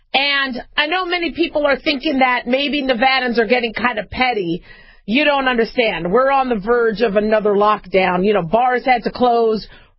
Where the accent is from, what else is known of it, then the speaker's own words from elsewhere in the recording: Arizona, United States; also born or lived in Los Angeles; I mean, I grew up in Arizona. I was born in L.A., SoCal, but I grew up in Arizona. So, you know, I do have a, piece of my heart still there